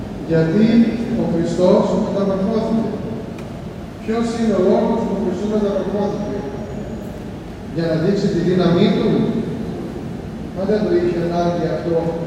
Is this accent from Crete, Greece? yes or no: yes; Heraklion, Crete, Greece; moved away as an adult; όταν ήρθα εδώ, νεαρό παιδί, από την ιδιαίτερη πατρίδα μου, την Κρήτη, το Ηράκλειο, να σπουδάζω την Ιερά Επιστήμη